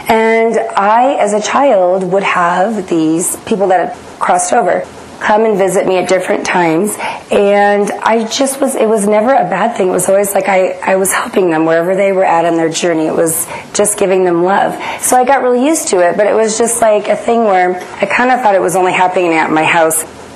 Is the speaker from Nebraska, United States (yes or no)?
yes; Nebraska, United States; I was raised in Nebraska in a very small farm community, about 1,000 people.